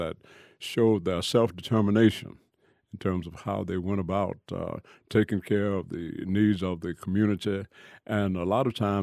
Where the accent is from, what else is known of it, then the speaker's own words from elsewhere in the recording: Atlanta, Georgia, United States; I was born in Atlanta, Georgia, 1944, which means I grew up in the segregated South, went to a segregated school